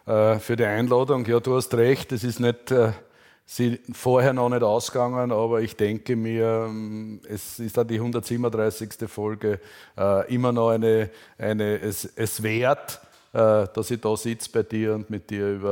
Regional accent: Burgenland, Austria; Ich bin Burgenländer, ich bin bekennender Burgenländer, ich habe ganz tiefe Wurzeln im Burgenland. Ich bin sehr lang schon beruflich unterwegs, habe aber das Burgenland nie als meine Heimat verlassen.

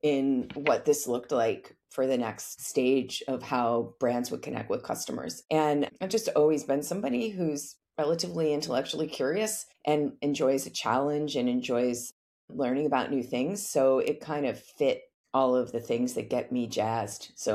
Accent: New Hampshire, United States; now in Washington D.C., United States; I grew up in New Hampshire.

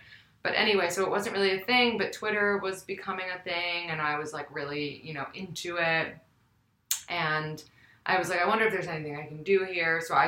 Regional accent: New York City, New York, United States; So as you mentioned … I'm from New York City, like yourself. and also went to Spence.

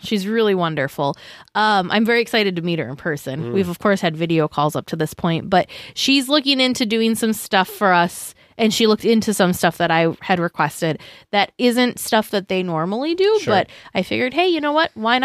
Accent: Midwest, United States; We're coming from the Midwest.

